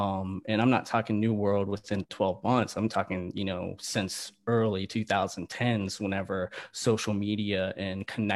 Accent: East Coast, United States; I grew up on the East Coast and moved to a beach town

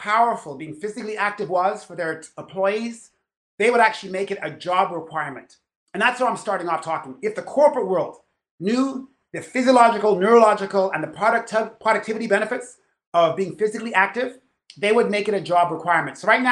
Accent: Canada; I'm Canadian. It's one of my slashes. I'm Christian.

